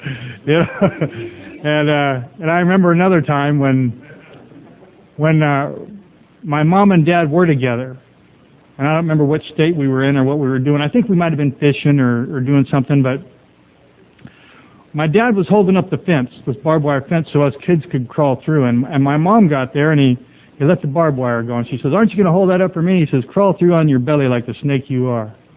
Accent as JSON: {"language": "English", "town": "Springfield", "region": "Missouri", "country": "United States", "tie": "born there", "said": "I was born in Springfield, Missouri in 1953, and my dad and my mom weren't always together."}